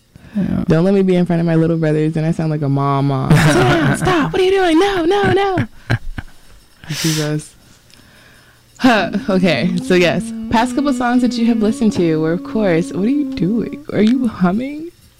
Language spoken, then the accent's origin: English; the South, United States; accent: southern; I feel like my accent, like my southern accent comes out more now because I don't know, like it just does.